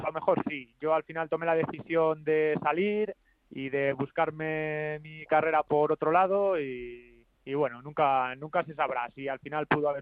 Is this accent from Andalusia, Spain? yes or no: no; Soria, Castile and León, Spain; Sí, soy de Soria.